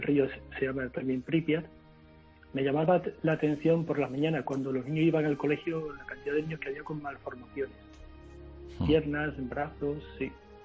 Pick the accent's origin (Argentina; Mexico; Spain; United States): Spain; Seville, Andalusia; de Sevilla.